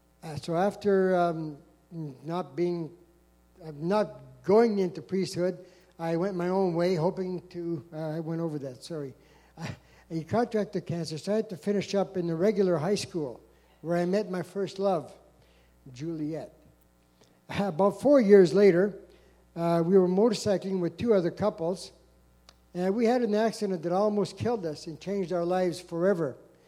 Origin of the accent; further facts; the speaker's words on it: Ontario, Canada; born there; I was born in Ontario to a very close and loving family. I attended church every Sunday, became an altar boy, very young.